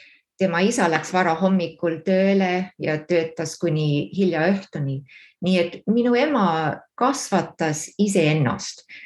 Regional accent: Canberra, Australian Capital Territory, Australia; No jah, ma sündisin Kämberas ja kasvasin seal üles.

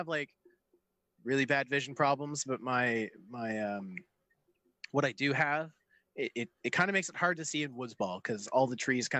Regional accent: Canada; They're like $160 American, and I'm a Canadian, and I was like, hell no.

